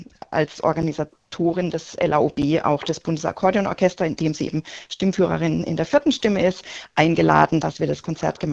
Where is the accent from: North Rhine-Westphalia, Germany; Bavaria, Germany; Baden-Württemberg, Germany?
Baden-Württemberg, Germany; Freiburg; now in Stuttgart, Germany; Ich wohne ja mittlerweile in Stuttgart. Ich bin ursprünglich aus Freiburg